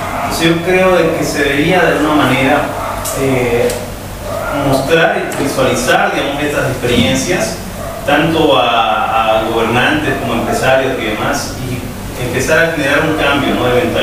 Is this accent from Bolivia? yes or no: yes; Bolivia; qué es lo que queremos nosotros como bolivianos